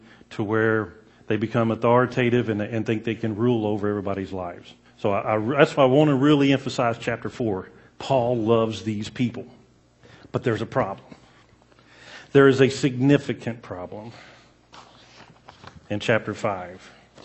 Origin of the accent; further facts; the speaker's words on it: the South, United States; I grew up in the South. My dad was a Southern Baptist preacher for 30-something years.